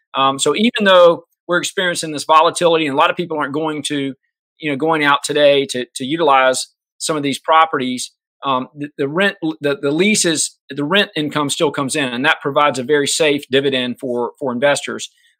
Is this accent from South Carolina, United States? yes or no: yes; South Carolina, United States; They have a very large manufacturing facility here in my home state of South Carolina.